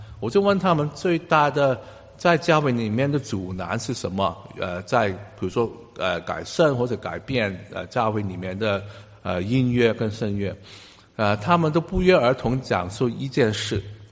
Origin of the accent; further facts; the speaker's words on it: Hong Kong; Chinese is a second language; also born or lived in United Kingdom; now in Canada; 我刚来到加拿大的时候，我在英国读过几年书，我在香港长大，所以英文来讲对我来说不是太困难的事，但是我在香港都是去广东教会的，广东话教会的